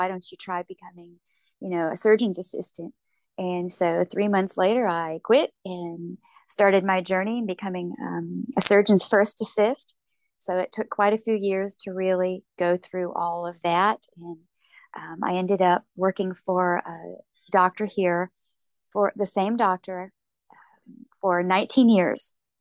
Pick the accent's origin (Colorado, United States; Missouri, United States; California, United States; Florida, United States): California, United States; Pasadena; I grew up in Pasadena, California, in Los Angeles County.